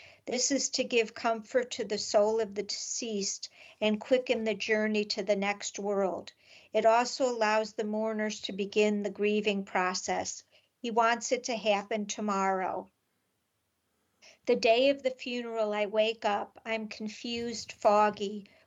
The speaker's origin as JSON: {"language": "English", "town": "Cleveland", "region": "Ohio", "country": "United States", "tie": "born or raised there", "lives_now": "Long Island, United States", "said": "not only am I trapped on Long Island, but I'm far away from Cleveland where I grew up, where my mother died and lived all 86 years of her life."}